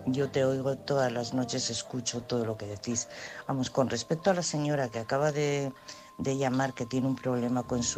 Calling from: Madrid, Community of Madrid, Spain; de Madrid.

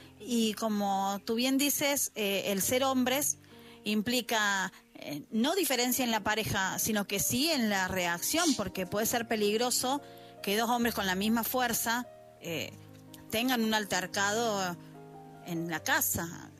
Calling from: Argentina; desde Argentina

